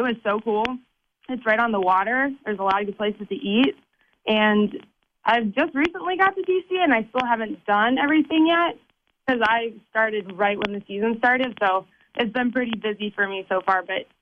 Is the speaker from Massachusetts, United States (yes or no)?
no; Detroit, Michigan, United States; I'm from Michigan. I'm from Metro Detroit. So Florida was a little too hot for me.